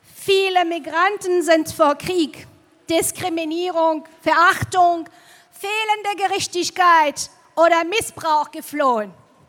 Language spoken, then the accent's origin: German; Morocco; now in Freiburg, Germany; Ich komme aus Marokko und lebe seit über 20 Jahren hier in dieser Stadt.